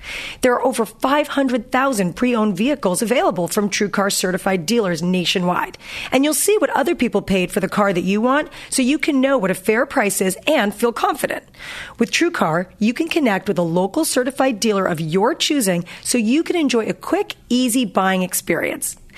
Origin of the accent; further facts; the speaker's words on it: New York, United States; Okay, so I grew up in Westchester.